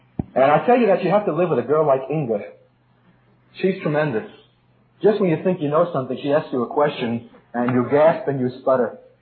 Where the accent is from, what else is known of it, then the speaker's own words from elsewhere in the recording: Brooklyn, New York, United States; When I was a kid growing up in Brooklyn, full of anguish and bewilderment